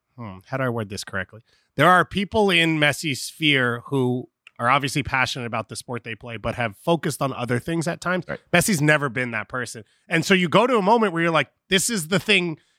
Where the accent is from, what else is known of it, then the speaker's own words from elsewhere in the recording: New York, United States; I'm a New Yorker, so I only read the highest level.